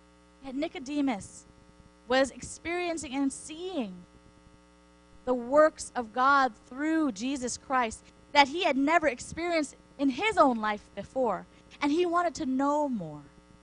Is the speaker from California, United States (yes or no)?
no; Hawaii, United States; Growing up in Hawaii, most people's idea of Sunday best were aloha shirts, shorts, and a nice pair of slippers.